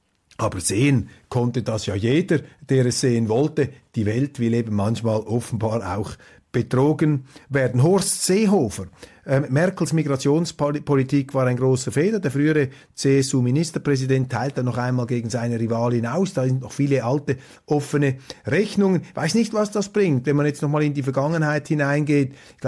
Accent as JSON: {"language": "German", "country": "Switzerland", "said": "Zum Glück sind wir Schweizer da draußen."}